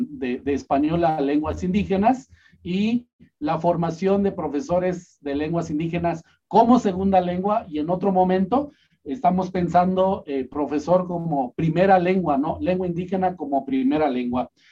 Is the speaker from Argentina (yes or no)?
no; Mexico; Yo soy mexicano, sí, soy mexicano